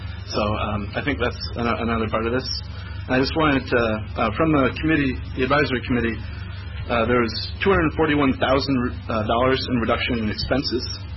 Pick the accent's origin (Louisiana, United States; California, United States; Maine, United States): Maine, United States; I grew up on the Stillwater River. My folks still live there. It's a great place to live